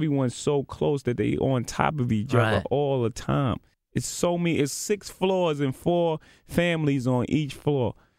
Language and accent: English; Brooklyn, New York, United States; Like from where I come from, you know what I'm saying? I'm from Marcy Projects. Brooklyn, New York is like the hood.